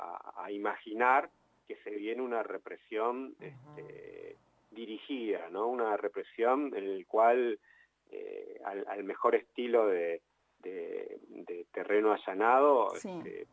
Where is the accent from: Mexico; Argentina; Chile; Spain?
Argentina; nosotros como argentinos